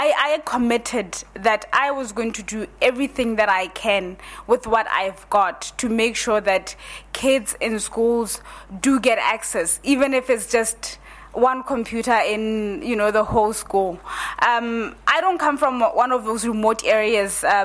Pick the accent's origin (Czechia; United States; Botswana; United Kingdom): Botswana; I come from Botswana, which is one of the world's biggest producers of diamonds.